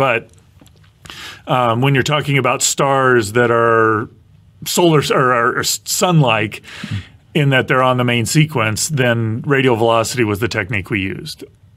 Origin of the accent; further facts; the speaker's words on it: Midwest, United States; I grew up in the Midwest, and we would go out and collect lightning bugs at night.